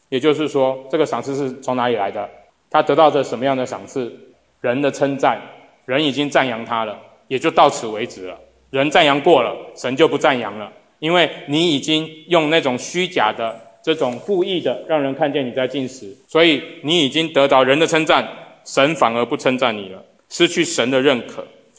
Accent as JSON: {"language": "Chinese", "country": "China", "moved": "yes", "said": "很多我们从中国来的移民"}